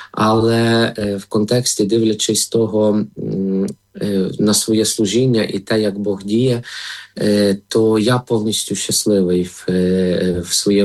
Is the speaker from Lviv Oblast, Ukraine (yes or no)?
yes; Lviv Oblast, Ukraine; хоч родом я сам з Львівської